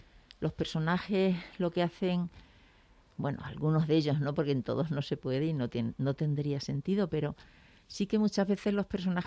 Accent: Zafra, Extremadura, Spain; A mí me queda el acento, no me queda el deje, porque cuando voy a Zafra, que es mi pueblo, yo sí que noto, ¿no?, que hablan de una manera distinta como hablo yo

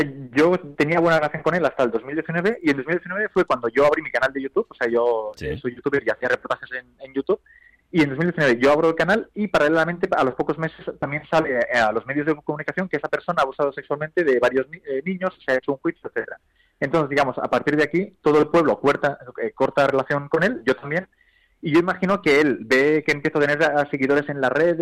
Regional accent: El Masnou, Catalonia, Spain; yo lo conocí como gerente del cine de mi pueblo, del Masnou, que está cerca de Barcelona

